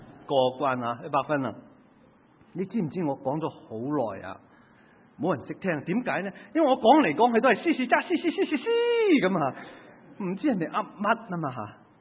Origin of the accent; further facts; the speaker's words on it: Guangdong, China; 嗱，我哋都系广东人啦，系嘛？